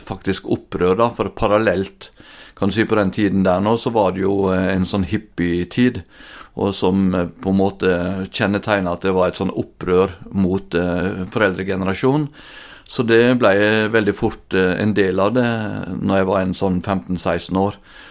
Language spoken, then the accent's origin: Norwegian; Langevåg, Møre og Romsdal, Norway; jeg vokste opp på Sunnmøre, oppe med Ålesund, eller nærmere bestemt Langevåg. Der vokste jeg opp og ja, hadde egentlig et trygt kristent hjem som jeg vokste opp i.